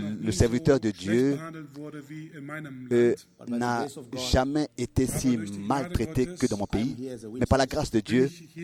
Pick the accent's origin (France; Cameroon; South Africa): South Africa; Et je viens de l'Afrique du Sud